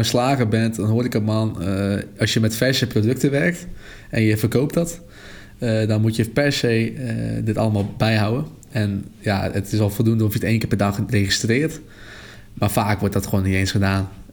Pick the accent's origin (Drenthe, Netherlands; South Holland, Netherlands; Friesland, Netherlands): Friesland, Netherlands; Burgum; Ik kom uit Friesland, een klein dorpje genaamd Burgum. Ik ben op dit moment 21.